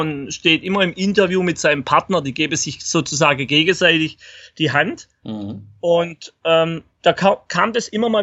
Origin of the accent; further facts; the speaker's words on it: Baden-Württemberg, Germany; und ich komme ja aus dem Schwarzwald und wenn man so durch den Wald geht, der hat ja auch was, viel Sauerstoff, ist doch alles ziemlich dunkel im Schwarzwald.